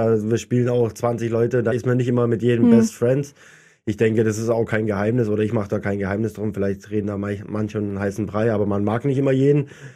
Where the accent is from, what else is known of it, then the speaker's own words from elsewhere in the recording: Schwenningen, Baden-Württemberg, Germany; letztes Jahr waren wir ja in Schwenningen bei meiner Familie, wir kommen aus dem Schwarzwald, da haben wir natürlich bei uns zu Hause wirklich weiße Weihnachten gehabt